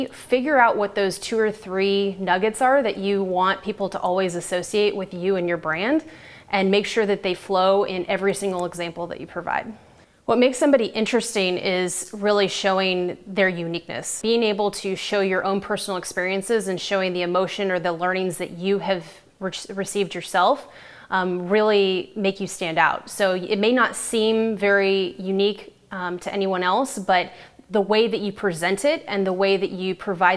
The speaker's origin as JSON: {"language": "English", "town": "Tulsa", "region": "Oklahoma", "country": "United States", "tie": "born or raised there", "said": "I started a nonprofit called Lemonade, where kids all over my hometown of Tulsa, Oklahoma, raised money for the children at the Day Center for the Homeless."}